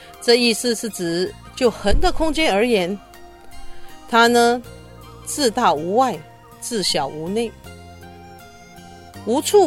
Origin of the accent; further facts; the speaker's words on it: United States; 就如同我们美国人在中途岛的事件一样